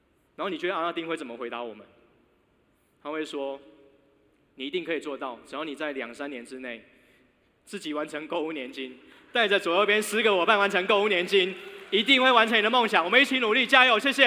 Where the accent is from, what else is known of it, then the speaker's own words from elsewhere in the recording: Taiwan; moved away as an adult; now in Hong Kong; 我从台湾来到这里